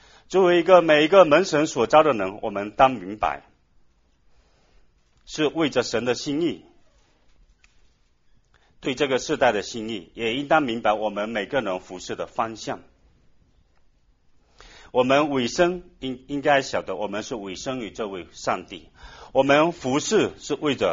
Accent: China; 作为一个中国人

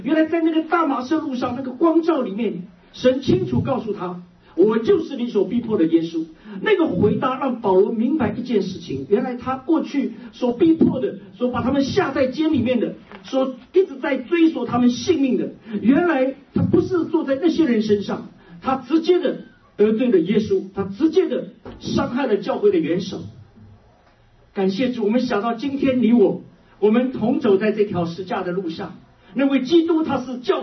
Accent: China; now in North America; 我们是神州人，我们是华人，我们是中国人，我们也是中国的基督徒。今天我们大部分人也许家在北美，或者我们在这里求学，我们在这里工作，我们在这里安家

